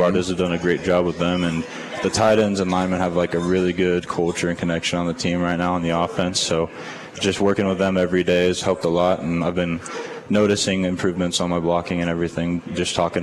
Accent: Van Meter, Iowa, United States; Just reminded me of my hometown down in Van Meter, just a small little town.

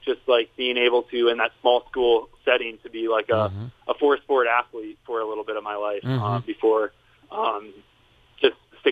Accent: Forest City, Iowa, United States; also born or lived in Humboldt; I was born in Humboldt, Iowa. And then in that first year of my life, my parents decided to move to Forest City. Mm-hmm. So really... all I've known is Forest City.

